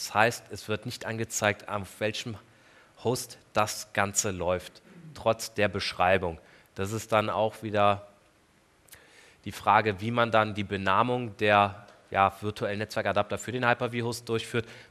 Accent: Engelskirchen, North Rhine-Westphalia, Germany; Engelskirchen, dort wo ich herkomme

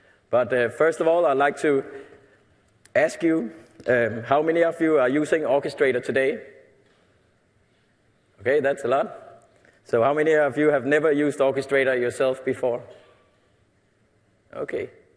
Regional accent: Denmark; English is a second language; since I'm from Denmark, I always compare them with Lego blocks

